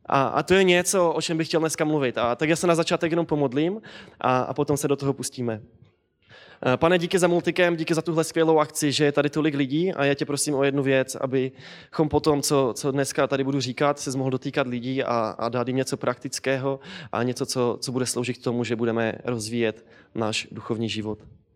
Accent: Havířov, Moravian-Silesian Region, Czechia; Já jsem z Havířova, to je u Ostravy, a jsem zač, že jsem se tam narodil a vyrostl ve sboru ESK, Evangelikální společenství křesťanů.

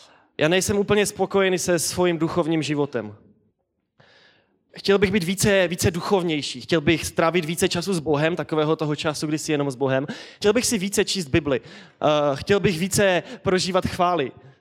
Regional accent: Havířov, Moravian-Silesian Region, Czechia; Já jsem z Havířova, to je u Ostravy, a jsem zač, že jsem se tam narodil a vyrostl ve sboru ESK, Evangelikální společenství křesťanů.

